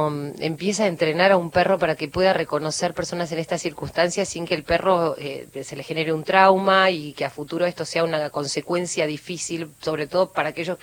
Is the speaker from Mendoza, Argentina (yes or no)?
no; San Antonio de Areco, Buenos Aires Province, Argentina; siempre hablo de mi pueblo, que ya es una ciudad, pero me gusta decirle pueblo porque conserva esa sensación de cuando era chica, que iba al colegio, que vivía ahí en la calle Arellano, 22, a dos cuadras de la plaza de San Antonio de Areco.